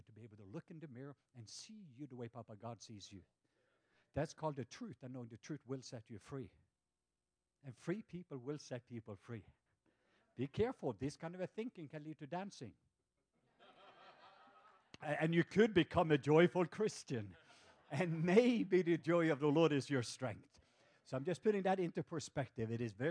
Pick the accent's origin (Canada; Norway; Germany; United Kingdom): Norway; now in Atlanta, United States; I'm a true southerner for anyone because I'm from the southwest part of Norway. So in case you... Yes, I'm a real guy. So anyway, but I live in Atlanta